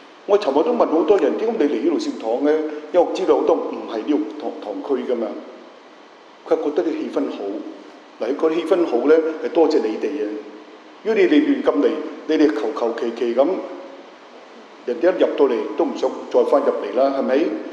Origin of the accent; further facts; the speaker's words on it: Hong Kong; 所以今天我香港人需要的是与主的密切的关系。